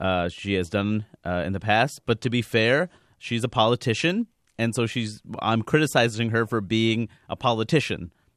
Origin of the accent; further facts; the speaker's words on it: Queens, New York, United States; I mean, growing up in Queens, I think for a lot of us, that's a no-brainer.